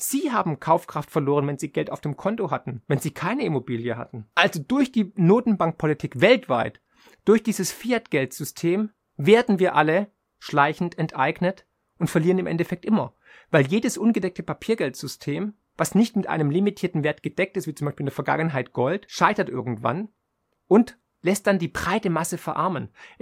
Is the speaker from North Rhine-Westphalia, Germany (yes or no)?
no; Baden-Württemberg, Germany; Und für mich als Schwabe besonders schlimm, dass es auf dem Sparbüchle keine Verzinsung mehr gibt.